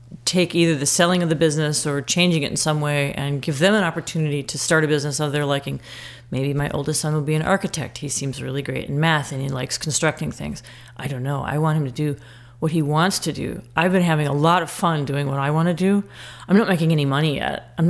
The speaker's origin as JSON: {"language": "English", "town": "Menomonee Falls", "region": "Wisconsin", "country": "United States", "tie": "born or raised there", "said": "I'm from the Milwaukee area. I grew up in Menominee Falls."}